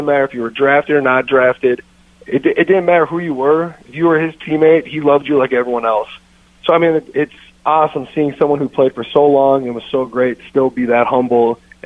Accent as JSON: {"language": "English", "region": "Minnesota", "country": "United States", "said": "I'm from Minnesota. I love the Gophers. I played there. My whole family's been there."}